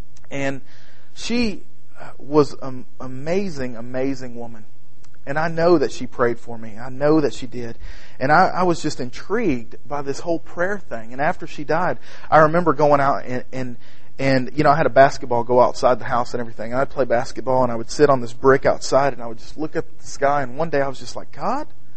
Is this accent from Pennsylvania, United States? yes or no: no; Garland, Texas, United States; I grew up in Garland, Texas, which is a suburb of Dallas. I lived there my whole life